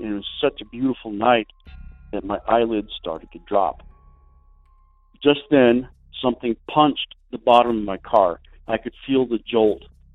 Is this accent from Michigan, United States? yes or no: no; New Mexico, United States; I'm from New Mexico.